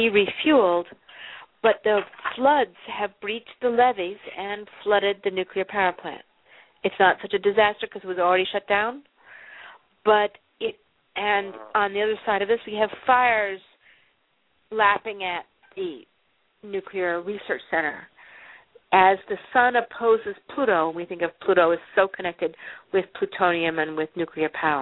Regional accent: Santa Fe, New Mexico, United States; my heart is in New Mexico where I lived for many years. And Santa Fe, my hometown, has huge forest fires on either side of it.

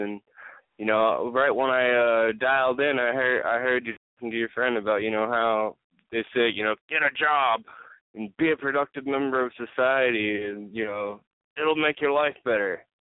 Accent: Philadelphia, Pennsylvania, United States; I grew up in Philadelphia, one of the foundation cities of this country

